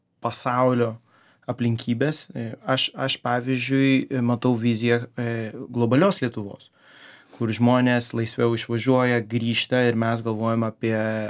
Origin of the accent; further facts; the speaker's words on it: Colombia; also born or lived in Lithuania; Aš esu kolumbietis, aš esu lietuvis, aš taip pat esu muzikantas, aš esu žmogus, kuris turi tam tikrą tikėjimą.